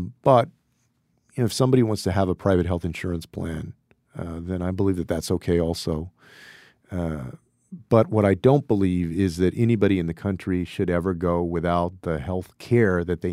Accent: Texas, United States; and even the 38 electoral votes of my home state of Texas.

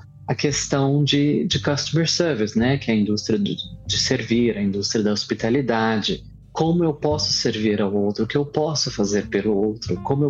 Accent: Barra do Garças, Mato Grosso, Brazil; born there; Eu nasci em Mato Grosso, numa pequena cidade banhada pelo rio Araguaia, que se chama Barra do Garças.

